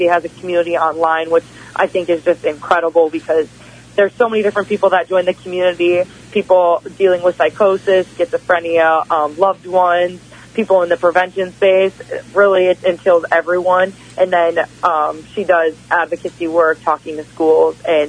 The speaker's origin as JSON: {"language": "English", "region": "Wisconsin", "country": "United States", "tie": "born or raised there", "said": "I just got to do one this week in Wisconsin, my home state, so that was really cool."}